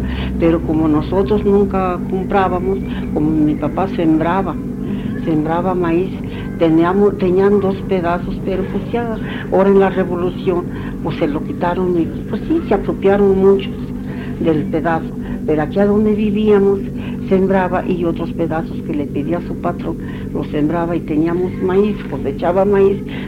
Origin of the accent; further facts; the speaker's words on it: Santo Tomás Ajusco, Mexico City, Mexico; Sí, sí, yo nací aquí en Santo Tomás de Ajusco.